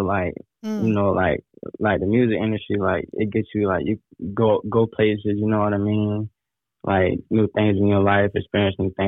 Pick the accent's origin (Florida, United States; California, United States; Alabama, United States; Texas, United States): Florida, United States; I've been rapping probably about 2 years. I'm from Cuba, Florida.